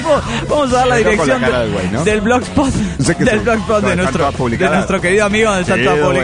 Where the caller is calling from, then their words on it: Villahermosa, Tabasco, Mexico; de Villahermoso, Tabasco, México.